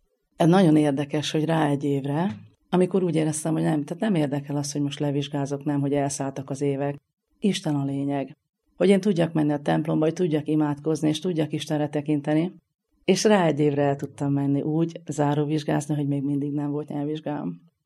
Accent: Szeged, Csongrád-Csanád, Hungary; Szegedről jöttem, egy kis építőipari cégnél dolgozom, ott vagyok mindenes, pénztáros, árubeszerző, 38 éves vagyok.

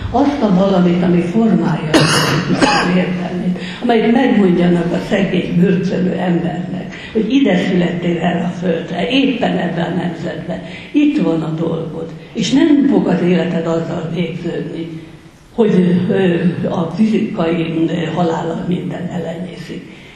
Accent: Hungary; És én azt gondolom, hogy nem véletlenül születtünk magyarnak. Én hát nem is tudnék, lett volna módom elhagyni ezt az országot, de én nem tudnám az életemet másról elképzelni. Ez a nyelv, a magyar nyelv, ez úgy hozzánőtt a személyiségemhez

